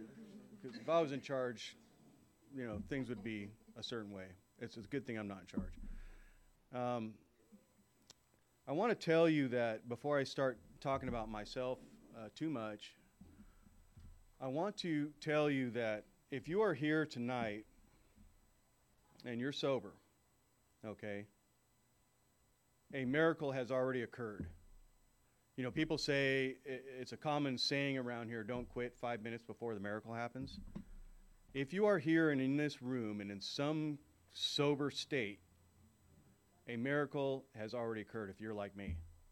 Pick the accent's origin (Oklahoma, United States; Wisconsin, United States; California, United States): California, United States; Oxnard; born there; So I was born in Oxnard, California, which where the sewer meets the sea.